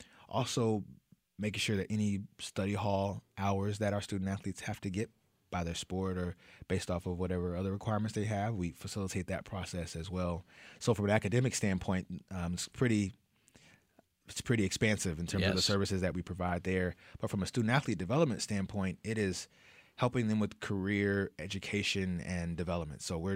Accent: Dallas, Texas, United States; My family never lets me forget that I'm from Texas and that I grew up in Dallas.

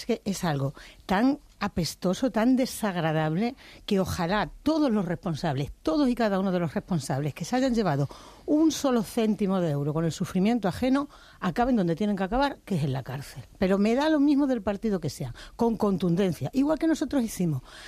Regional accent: Almendralejo, Extremadura, Spain; en Almendralejo, en mi pueblo

